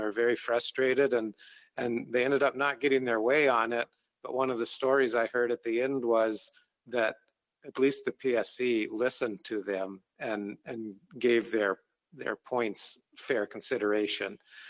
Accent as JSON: {"language": "English", "town": "Hazen", "region": "North Dakota", "country": "United States", "said": "I'm a rancher from Hazen."}